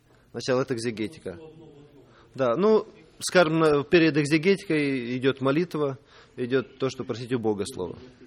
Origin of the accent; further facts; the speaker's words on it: Moldova; first language ro; Russian is a second language; now in United States; хотя я, ну, мой родной язык молдавский, румынский язык, но иногда приходится поправлять коренных русских в таких грубых ошибках